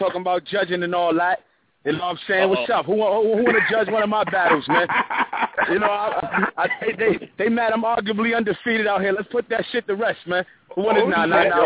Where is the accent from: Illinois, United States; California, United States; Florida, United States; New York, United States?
New York, United States; Harlem; So nigga, I couldn't lose, nigga. I'm from Harlem.